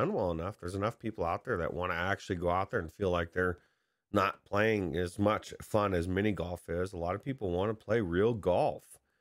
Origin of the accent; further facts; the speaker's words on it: California, United States; I grew up in Southern California